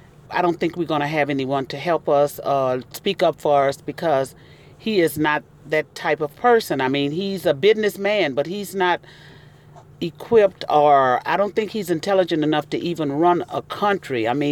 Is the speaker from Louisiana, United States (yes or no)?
yes; Louisiana, United States; And, you know, I'm from Louisiana, so I know the things that the hardship that we went through slavery times.